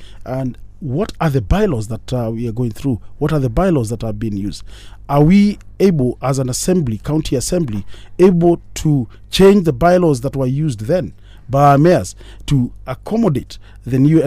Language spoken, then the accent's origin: English; Nairobi, Kenya; I was born here in Nairobi, in Kangemi, a village called Kangemi. Not far from here, and I grew up in Nairobi and studied in Nairobi, and therefore my entire life I've been in this city, and I've seen this city grow.